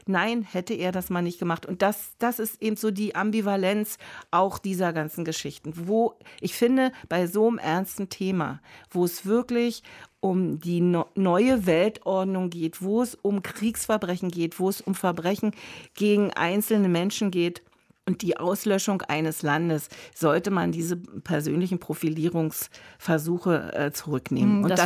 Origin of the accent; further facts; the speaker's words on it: Germany; Für uns ist ja immer die Frage als Deutsche, betrachten Sie den 8. Mai als Zusammenbruch oder betrachten Sie ihn als Tag der Befreiung?